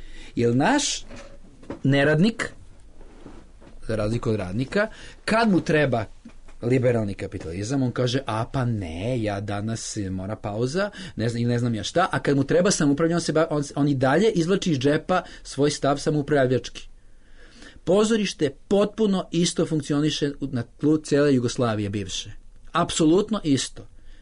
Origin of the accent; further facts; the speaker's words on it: Serbia; ja dolazim iz Srbije.